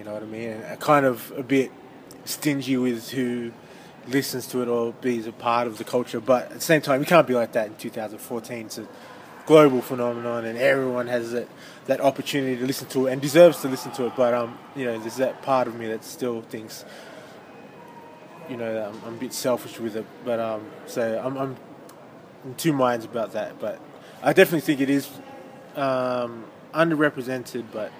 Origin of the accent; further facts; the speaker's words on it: Canberra, Australian Capital Territory, Australia; now in Sydney, Australia; I'm from Canberra and I lived in Canberra. And then I moved to Sydney